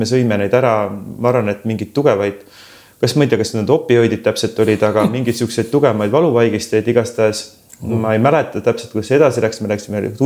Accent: Saare County, Estonia; born there; minu sünnikodu on Jahan Abula ja Kuusiku talu, mis täna kahjuks ei ole enam niimoodi säilinud.

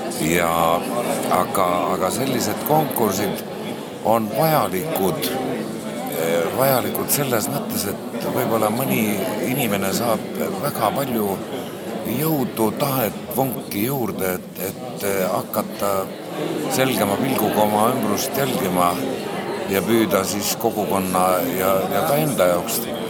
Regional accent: Saare County, Estonia; now in Muhu, Estonia; 30 ja pool aastat elanud muhus ja seda on kauem, kui omal ajal Saaremaal elasin. Aga no hingest ma olen muidugi saarlane

